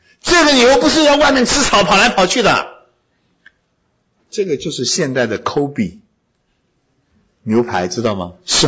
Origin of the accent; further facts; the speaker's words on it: China; 跟我们中国人吃乳猪差不多啊。